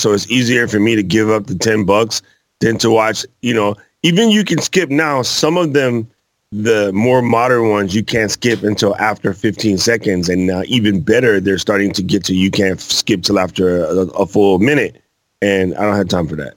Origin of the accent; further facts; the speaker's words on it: New York, United States; Man, I'm American, okay? I'm proud of it. Hip-hop is what we do. I'm from New York. At that time, that was my neighborhood.